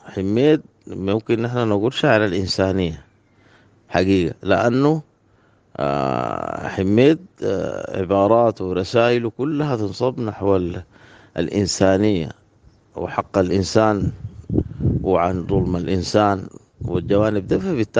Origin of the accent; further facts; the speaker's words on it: Sudan; والفيلسوف دي ما نكتفي بها نحن كسودانيين